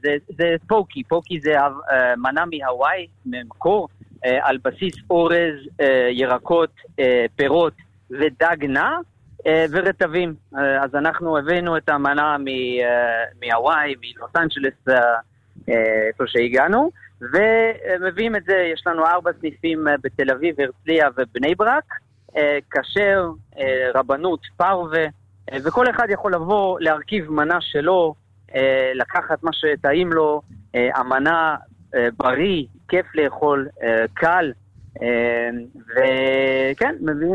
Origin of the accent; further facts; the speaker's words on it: Amsterdam, North Holland, Netherlands; now in Israel; אני הגעתי אישית מהולנד, פגשנו פה בארץ